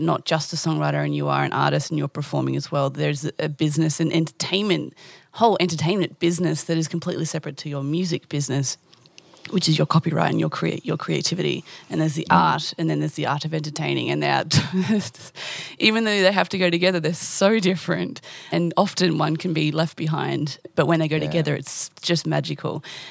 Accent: Melbourne, Victoria, Australia; We're multicultural, you know, like that's the thing that I grew up with, especially being, I grew up in Melbourne and country Victoria

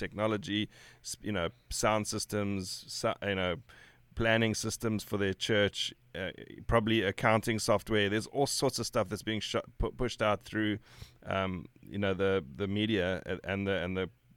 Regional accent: South Africa; now in United States; I come from South Africa, so coming into America in the first place, just to live here

